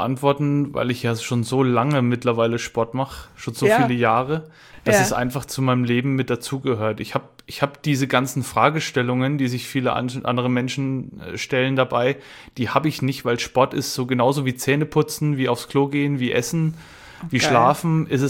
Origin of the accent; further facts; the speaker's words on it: Bavaria, Germany; Aguzzi, sagt man bei uns in Franken.